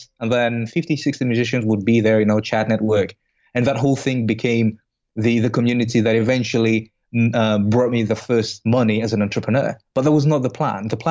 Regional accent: Greece; moved away as an adult; Originally, I'm from Greece. So before the financial crisis of Greece, I left Greece because of the army.

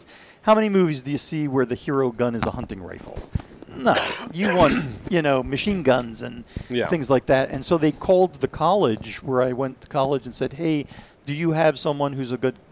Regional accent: Israel; moved away; also born or lived in Philadelphia; And so we moved to Israel, and I grew up there, did military service there, went through a couple of wars there.

